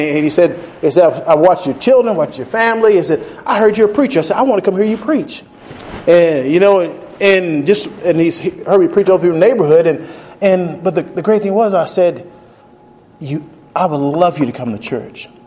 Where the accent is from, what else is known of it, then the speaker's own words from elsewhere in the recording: Texas, United States; So told them where I was from Texas originally.